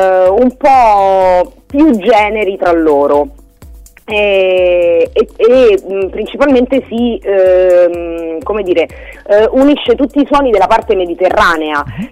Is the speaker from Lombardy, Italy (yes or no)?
no; Rome, Lazio, Italy; accent: Roman; io il romano, essendo romana